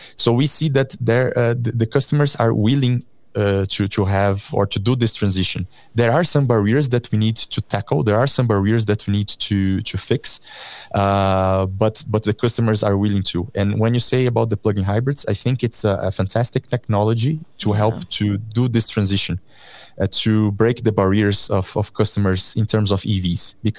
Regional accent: Brazil; English is a second language; I come from Brazil, as you know, and also is a very big country with a very big car market

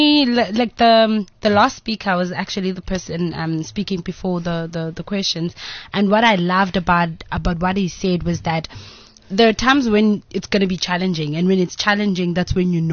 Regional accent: Nelspruit, Mpumalanga, South Africa; Yes. I'm originally from Mpumalanga, Nelspruit, but I'm currently at Wits University as a third-year LLB student.

